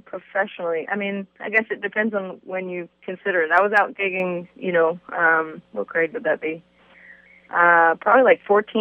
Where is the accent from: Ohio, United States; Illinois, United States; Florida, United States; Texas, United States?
Texas, United States; I'm originally from the South, Texas, so I kind of like the pace of life and the people.